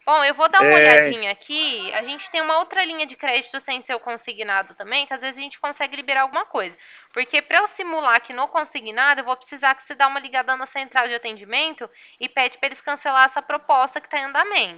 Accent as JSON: {"language": "Portuguese", "town": "Ribeirão Preto", "region": "São Paulo", "country": "Brazil", "said": "sou daqui de Ribeirão Preto, do escritório daqui."}